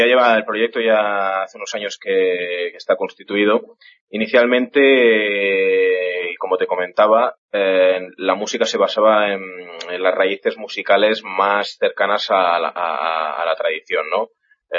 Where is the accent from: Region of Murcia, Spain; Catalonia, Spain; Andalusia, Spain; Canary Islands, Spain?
Catalonia, Spain; Barcelona; todos los miembros somos aquí de Barcelona. Y la respuesta es fácil, la mitad del grupo son hijos de inmigrantes gallegos llegados aquí a Cataluña, pues hará unos 30, 40 años.